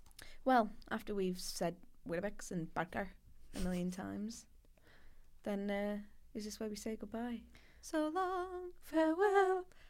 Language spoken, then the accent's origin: English; Yorkshire and the Humber, United Kingdom; no, I'm from this place called Yorkshire near Sheffield.